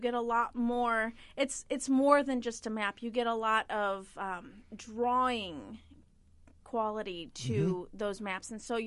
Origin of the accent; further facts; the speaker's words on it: Indiana, United States; is near to my heart because I grew up in Lake County.